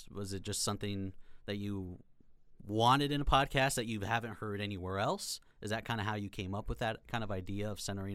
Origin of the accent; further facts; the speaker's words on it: Kearney, Nebraska, United States; I am from Kearney, Nebraska, so I'm a Nebraska native, grown up under the Nebraska umbrella my entire life.